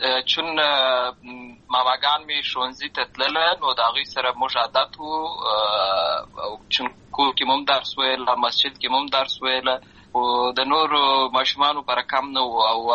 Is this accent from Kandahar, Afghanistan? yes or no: no; Lashkargah, Helmand, Afghanistan; also born or lived in Uruzgan; زه په اصل کې د اروزګان ولایت یم، اما زه په هلمند ولایت لشکرګاه کې پیدا شوی یم، امالته لوی شوی یم، امالته مې ښوونځی لوستی دی، امالته مې ټول ژوند مې له هماغه ځای څخه پیل شوی دی، خو په اصل کې زه د اروزګان ولایت څخه.